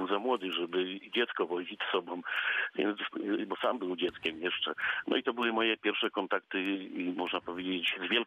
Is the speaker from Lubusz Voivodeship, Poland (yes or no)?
yes; Zielona Góra, Lubusz Voivodeship, Poland; also born or lived in Międzyrzecz; urodziłem się w Międzyrzeczu, z tym, że od razu właściwie mieszkałem w Zielonej Górze. Mama pojechała do Międzyrzecza i mnie powić, o, że tak to powiem. Natomiast mieszkanie już było w Zielonej Górze i także jestem zielonogórzaninem